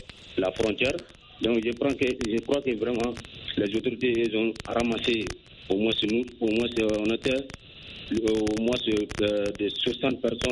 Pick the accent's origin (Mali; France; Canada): Mali; born there; Dans mon pays natal comme le Mali